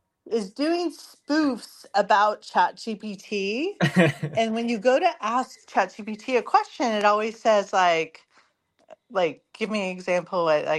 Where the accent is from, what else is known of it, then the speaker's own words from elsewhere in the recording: California, United States; like, because I'm from California, so it's like an Ugg is like a thing.